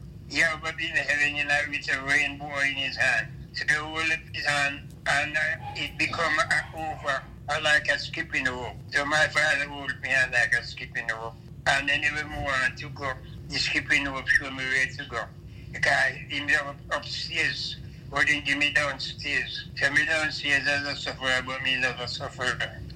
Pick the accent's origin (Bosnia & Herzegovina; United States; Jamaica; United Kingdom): Jamaica; Hanover; In Hanover, the parish of Hanover.